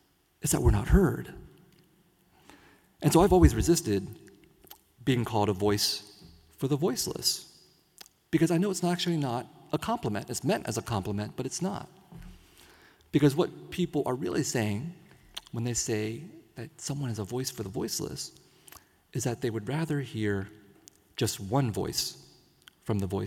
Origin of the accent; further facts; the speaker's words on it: San Jose, California, United States; growing up in San Jose in the 1970s and 1980s, did not realize what I was missing.